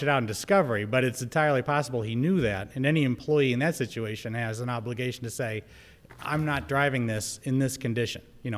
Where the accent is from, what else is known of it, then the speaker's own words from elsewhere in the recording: Medina, Ohio, United States; I grew up in Medina, and I love Medina County, but Cleveland's a lot closer for us.